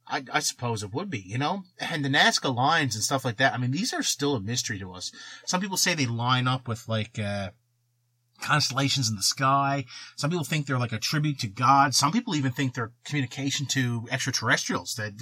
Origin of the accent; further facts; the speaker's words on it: Eastern Canada, Canada; mainly because I'm from Eastern Canada.